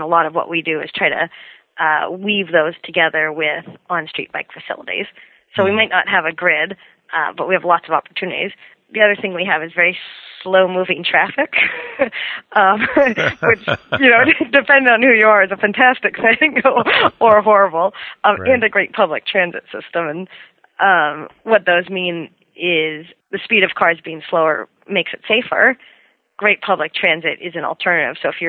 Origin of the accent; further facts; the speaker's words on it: Boston, Massachusetts, United States; also born or lived in California / Bay Area; Well, I grew up in the Boston area and then spent 10 years in California, actually the Bay Area.